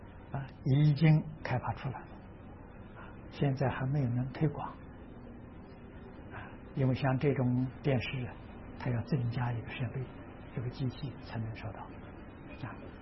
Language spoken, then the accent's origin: Chinese; China; 那我们中国人呢，这个院子不种花，我们都种菜，我们都种菜